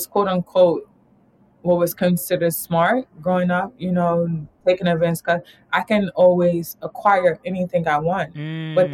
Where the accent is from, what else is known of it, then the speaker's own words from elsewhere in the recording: New York, United States; born there; And so I'm of Caribbean, I'm of Jamaican descent, but I was born in America. I was born in New York.